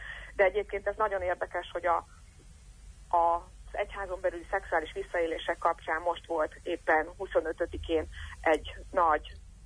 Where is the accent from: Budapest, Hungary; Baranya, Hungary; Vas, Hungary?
Vas, Hungary; Szombathely; born there; Szombathely, ami egyébként az én szülővárosom